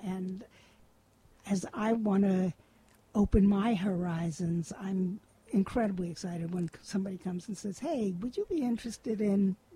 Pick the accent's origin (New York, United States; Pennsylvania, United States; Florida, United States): New York, United States; Brooklyn; I grew up in Brooklyn, and so I went to public school. I went to PS8, and then I went to PS20, and then junior high school 117.